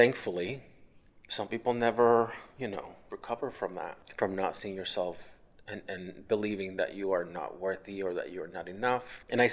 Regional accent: Puerto Rico; So growing up, I grew up in Puerto Rico, right?

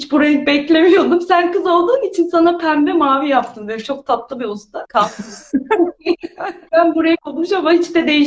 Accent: Akşehir, Konya, Turkey; born there; Ben Akşehir doğumluyum.

